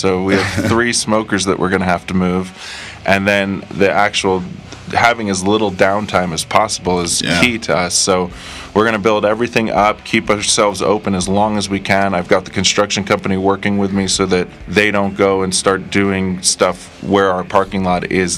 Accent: Boston, Massachusetts, United States; now in Salt Lake City, United States; I can't say I'm Sugar House born and raised because I'm from Boston, but I've been here since 91.

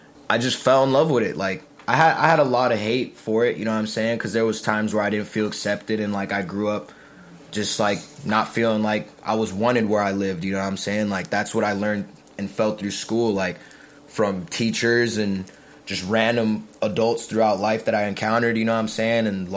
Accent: Utah, United States; Like Utah really just like built me up differently because it's just such a different culture out there.

